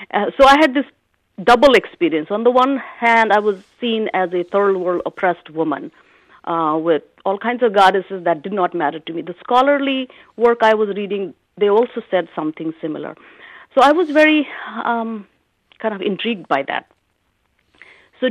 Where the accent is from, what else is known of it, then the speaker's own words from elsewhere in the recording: India; now in United States; when I was a child growing up in India